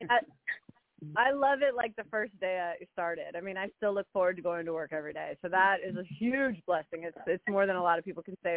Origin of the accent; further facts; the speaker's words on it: New Orleans, Louisiana, United States; also born or lived in Portland, Oregon; now in Los Angeles, United States; I'm from the West Coast. I've lived in L.A. since 98, but I grew up in New Orleans and Portland, Oregon.